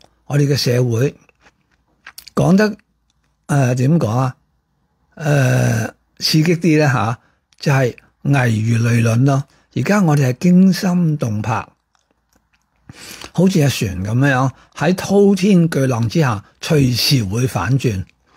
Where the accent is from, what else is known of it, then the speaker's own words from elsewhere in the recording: Hong Kong; 我哋香港人系喺一个温室里面